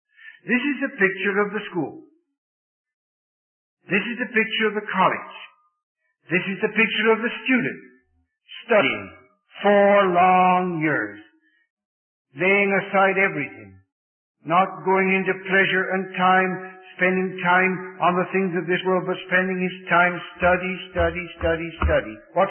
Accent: England, United Kingdom; Now, I come from England

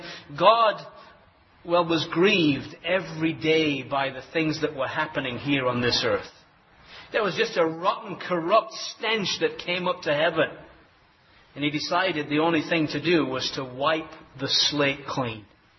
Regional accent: England, United Kingdom; and I'm an Englishman, so if anybody in this room should understand the English language, I should.

